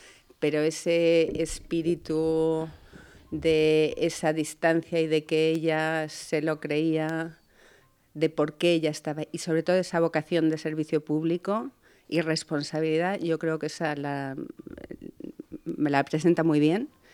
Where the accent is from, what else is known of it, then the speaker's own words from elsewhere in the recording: Olmedo, Castile and León, Spain; cuando estaba en mi pueblo, en Olmedo